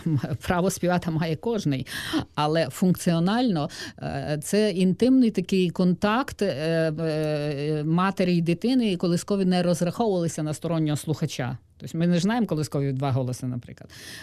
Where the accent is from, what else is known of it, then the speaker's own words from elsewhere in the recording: Zakarpattia Oblast, Ukraine; Там я росла в Закарпатті, де дід зробив хату